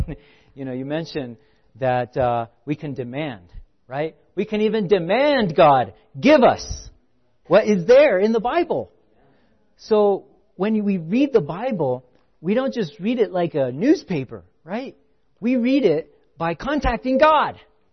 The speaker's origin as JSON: {"language": "English", "town": "Salt Lake City", "region": "Utah", "country": "United States", "said": "I'm from Salt Lake City."}